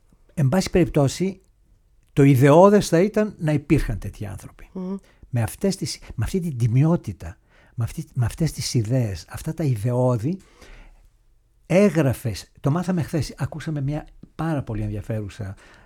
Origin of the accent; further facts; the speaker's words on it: Greece; now in Switzerland; Γιατί στην Ελβετία, παρόλο που έχω την ελβετική υπηκότητα, είμαι Έλληνας.